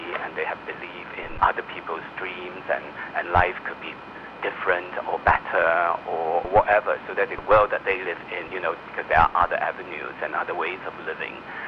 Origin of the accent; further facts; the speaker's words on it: Hong Kong; born there; Well, I was living in Hong Kong. I was born in Hong Kong.